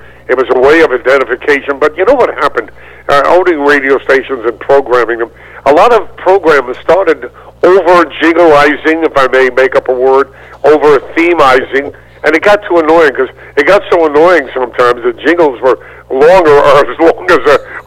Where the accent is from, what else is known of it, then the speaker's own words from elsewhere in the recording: Brooklyn, New York, United States; No, I grew up in Brooklyn. I'm a Brooklyn kid.